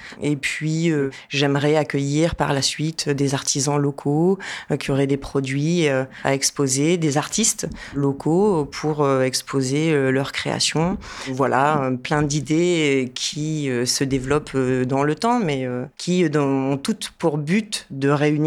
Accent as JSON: {"language": "French", "region": "Normandy", "country": "France", "said": "en Normandie, d'où je viens. Je viens de Normandie, il y a une culture très développée de la seconde main, du vide-grenier."}